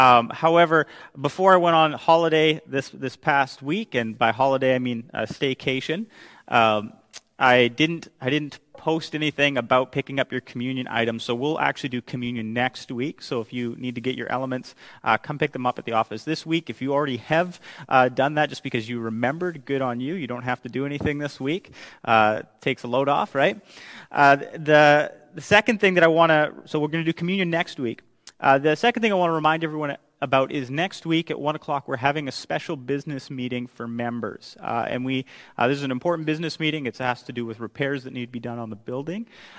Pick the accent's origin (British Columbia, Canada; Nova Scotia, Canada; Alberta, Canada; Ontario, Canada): Alberta, Canada; I grew up in Alberta, so way out in the prairies where it is cold.